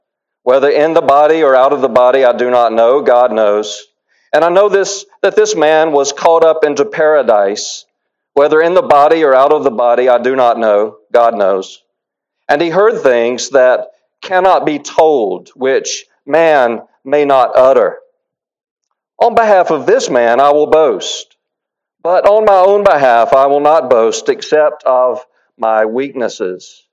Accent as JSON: {"language": "English", "region": "South Carolina", "country": "United States", "lives_now": "Indianapolis, United States", "said": "As you might already know, I'm not from Indy, not even close. I'm from South Carolina, but I found Indiana folks to be very hospitable."}